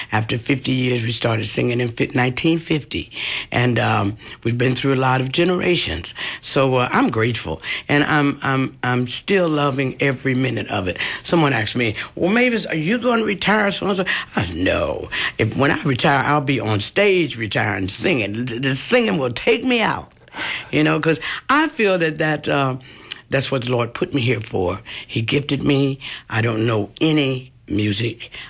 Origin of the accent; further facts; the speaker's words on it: Chicago, Illinois, United States; I got my brother here from Chicago, from my hometown, Windy City of Chicago.